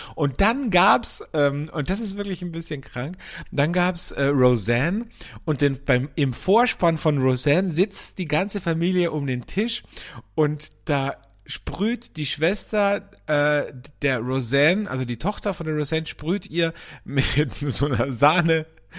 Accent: Austria; es gab es bei euch wahrscheinlich nicht in Deutschland, aber bei uns in Österreich gab es eine TV-Werbung im linearen Fernsehen

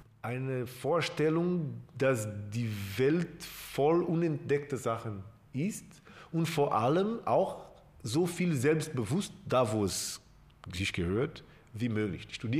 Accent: Portugal; German is a second language; Also Portugal bleibt meine Heimat. Ich bin viel näher an Portugal als andere Länder, klar.

